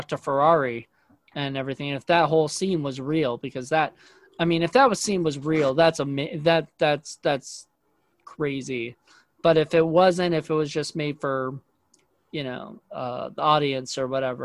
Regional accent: Williamsburg, Virginia, United States; Like, growing up in Williamsburg, Virginia, we have Busch Gardens.

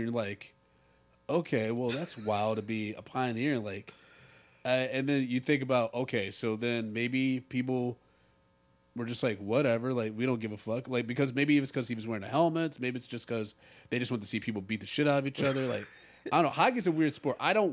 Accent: Michigan, United States; Connecticut and Pennsylvania, those are the only places, and mind you, I grew up in Michigan.

